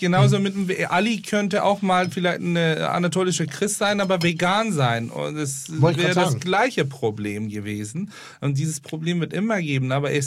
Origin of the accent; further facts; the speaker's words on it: Istanbul, Turkey; ich komme aus Istanbul